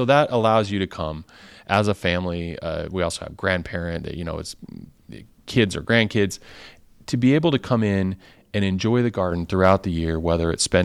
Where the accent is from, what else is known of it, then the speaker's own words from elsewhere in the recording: Oregon, United States; I will tell you, when I grew up in Oregon.